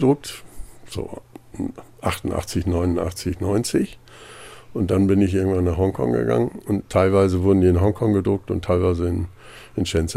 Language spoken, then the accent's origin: German; East Germany, Germany; born there; Ich bin ja geboren im Osten und habe dann die Flucht mitgemacht